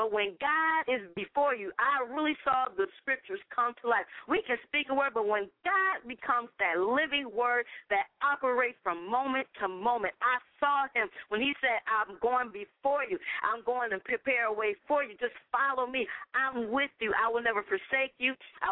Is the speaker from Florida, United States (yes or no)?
no; Connecticut, United States; I'm not afraid of snow because I'm from Connecticut, so that didn't bother me.